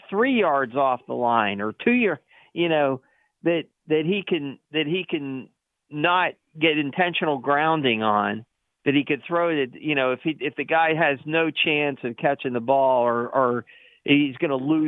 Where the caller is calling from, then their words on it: Altoona, Pennsylvania, United States; in Altoona, Corey.